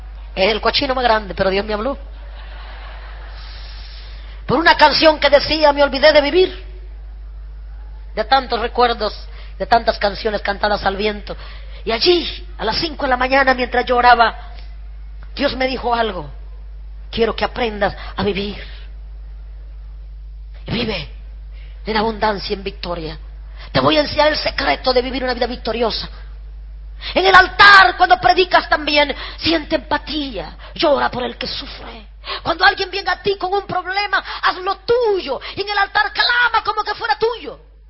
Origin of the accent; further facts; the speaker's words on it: El Salvador; Lloré por mi tierra, lloré por la República Salvadoreña.